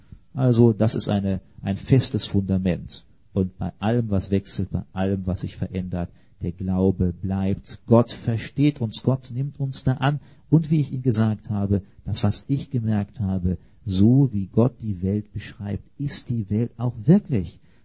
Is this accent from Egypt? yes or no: no; England, United Kingdom; Also ich muss sagen, die Stühle sind besser als damals bei uns in England.